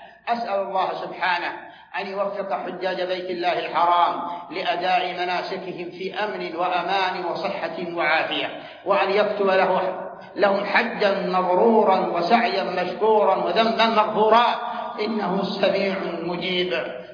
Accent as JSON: {"language": "Arabic", "country": "Saudi Arabia", "said": "ونحن ولله الحمد في هذه البلاد المباركة قامت بلادنا المملكة العربية السعودية"}